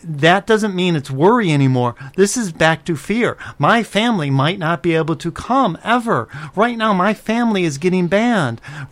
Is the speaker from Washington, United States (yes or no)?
no; Chicago, Illinois, United States; I'm a guy from Chicago, and there's been a lot of violence in Chicago.